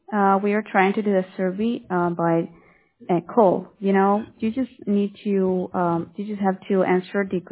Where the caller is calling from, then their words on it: Miami, Florida, United States; Yes, Miami, Florida.